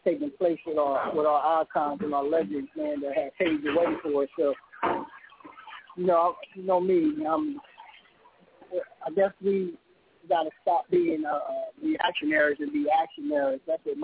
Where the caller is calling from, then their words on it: Tacoma, Washington, United States; Hey, I'm calling from Tacoma, Washington.